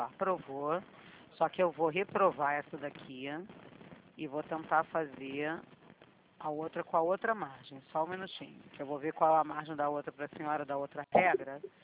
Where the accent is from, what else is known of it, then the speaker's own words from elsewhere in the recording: Rio de Janeiro, Brazil; Sou do Rio.